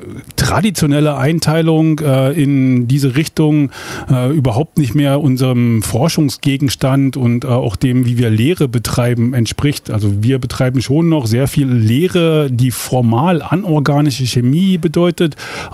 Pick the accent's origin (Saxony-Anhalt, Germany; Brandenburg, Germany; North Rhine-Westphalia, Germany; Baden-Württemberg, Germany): Saxony-Anhalt, Germany; Klötze; born there; Ich bin in Klötze in Sachsen-Anhalt geboren worden. Das ist jetzt schon 45 Jahre her. Bin von diesem sehr kleinen Städtchen nach Jena in Thüringen zum Studium gegangen.